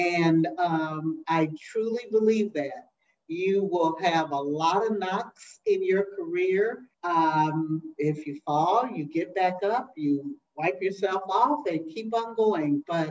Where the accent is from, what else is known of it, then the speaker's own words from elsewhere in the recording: Kansas City, Missouri, United States; was my next door neighbor growing up in Kansas City, Missouri